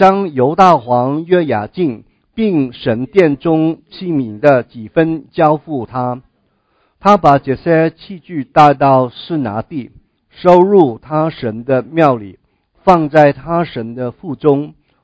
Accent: China; now in United States; 究竟我们作为一个中国人我们在美国这样一个的国家生活我们会怎么样呢

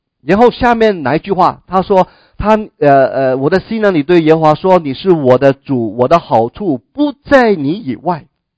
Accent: China; 他们写诗不像我们中国人，有中国人呢写诗有押韵啊

